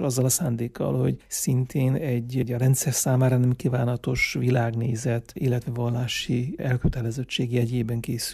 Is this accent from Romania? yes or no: yes; Văleni, Mureș County, Romania; born or raised there